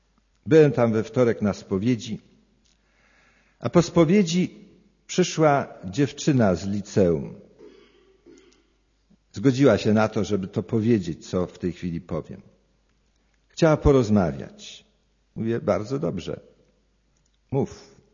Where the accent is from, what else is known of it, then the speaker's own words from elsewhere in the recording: Waszkowo, Greater Poland Voivodeship, Poland; Pamiętam, jak moja wioska, się nazywa Waszkowo, jest niedaleko Leszna Wielkopolskiego, jako jedyna w powiecie nie zawiązała tak zwanego kołchozu